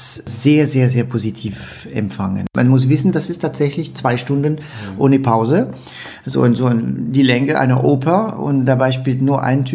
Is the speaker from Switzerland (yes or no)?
no; France; also born or lived in Canada; Ich bin natürlich vorwiegend in Frankreich dann aufgewachsen, aber als ich zum ersten Mal im Alter von 20 Jahren zurück nach Quebec ging, nach Montreal